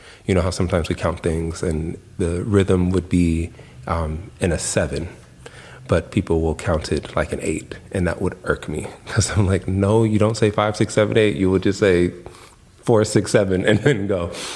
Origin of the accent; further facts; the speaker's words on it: Los Angeles, California, United States; but I'm from Los Angeles. Like, you know, my people are from the United States